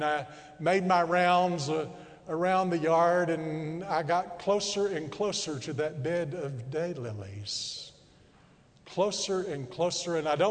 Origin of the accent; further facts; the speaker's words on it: Texas, United States; because I grew up out in West Texas where Dr. Ramsey did.